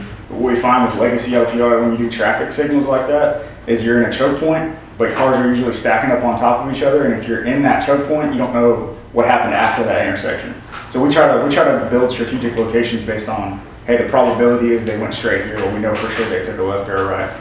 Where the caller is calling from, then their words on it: Dallas, Texas, United States; I'm speaking from Dallas here